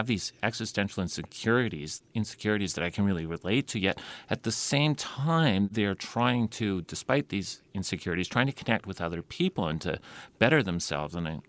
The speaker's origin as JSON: {"language": "English", "country": "Canada", "moved": "yes", "said": "I'm from Canada, first stop on this planet anyway."}